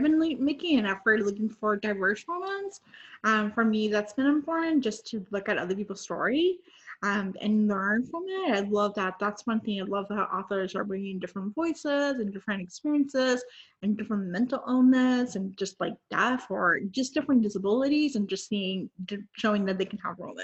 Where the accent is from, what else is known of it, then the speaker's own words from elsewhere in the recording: Puerto Rico; first language Spanish; English is a second language; when I went to college, that's when I moved to the States. And I was like, they were like, oh, you're like New Rican. I was like, no, I'm from Puerto Rico. I'm from the island. Like I speak Spanish. Like Spanish is my first language.